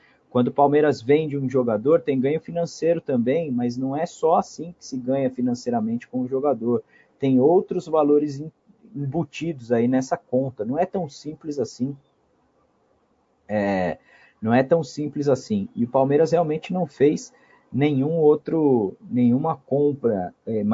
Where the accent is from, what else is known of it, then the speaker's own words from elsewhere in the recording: Portugal; sou português esportinguista e acompanho toda a mídia palmeirense